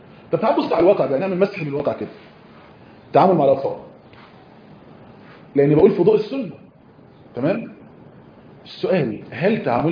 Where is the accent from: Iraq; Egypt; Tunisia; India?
Egypt; طاسة بيقولوا إيه عندها هنا عشان طاسة ده عندنا في مصر